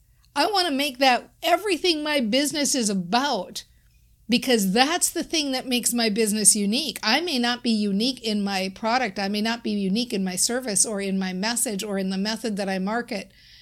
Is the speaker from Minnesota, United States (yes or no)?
yes; Minnesota, United States; So in my case, you might hear me talk about things like, I'm from Minnesota.